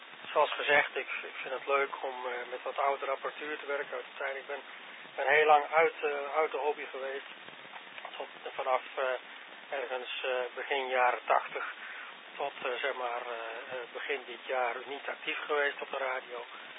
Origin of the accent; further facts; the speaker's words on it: Dieren, Gelderland, Netherlands; Ik kom eigenlijk uit Dieren. Maar zoals gezegd, ik ben aan het werk in Sneek voor een paar weken. En nu vanaf de camping luister ik even mee en doe ik even mee.